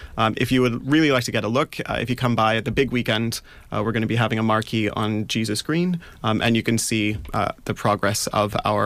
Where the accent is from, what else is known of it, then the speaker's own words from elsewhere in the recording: Canada; moved away as an adult; now in Cambridge, United Kingdom; Well, originally I'm from Canada. I got into heritage over there.